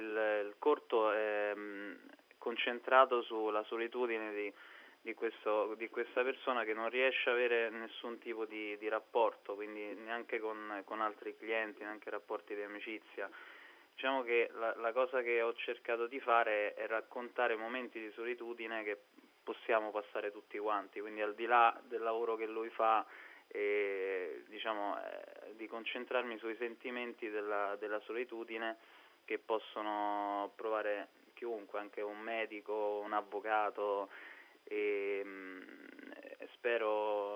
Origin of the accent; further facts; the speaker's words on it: Rome, Lazio, Italy; Sono egiziani tutti e due, però bene. Sono nato e cresciuto a Roma.